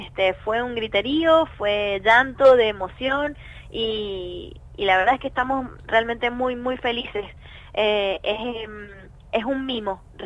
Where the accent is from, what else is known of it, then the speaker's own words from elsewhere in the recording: Mendoza, Argentina; Somos las mendocinas que vamos a representar a la provincia en los premios Gardel